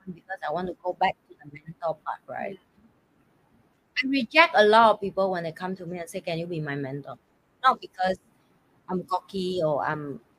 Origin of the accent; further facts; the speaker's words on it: Vietnam; The rest I want to help back to my home country, people in Vietnam, right?